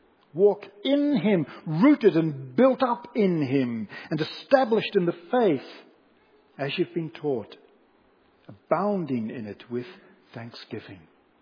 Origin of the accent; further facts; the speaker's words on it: Silverstream, Wellington, New Zealand; I grew up in Silver Stream, New Zealand, as you're probably aware.